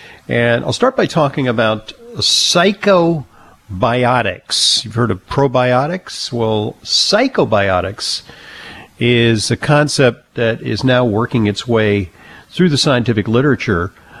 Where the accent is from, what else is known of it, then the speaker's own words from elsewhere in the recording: New York City, New York, United States; Especially the ones in my hometown of New York City, right? We're chill.